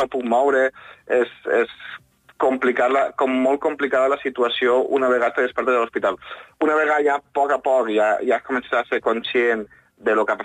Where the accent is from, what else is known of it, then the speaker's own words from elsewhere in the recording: Xert, Valencian Community, Spain; perquè jo soc de Xert, ¿vale? No soc nascut a Vinaròs, sinó soc de Xert